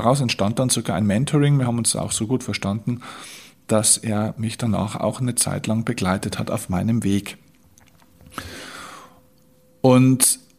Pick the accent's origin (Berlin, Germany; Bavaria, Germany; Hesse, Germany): Bavaria, Germany; Vilsbiburg; meine Heimatstadt, das ist die Stadt Vilsbiburg, das ist so ein kleines Städtchen mit damals 10, heute glaube ich sind es ungefähr 11.000 Einwohnern, also wirklich gerade, dass man sich Stadt nennen darf.